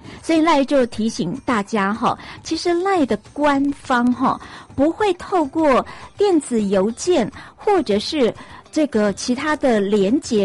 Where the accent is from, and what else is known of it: Taiwan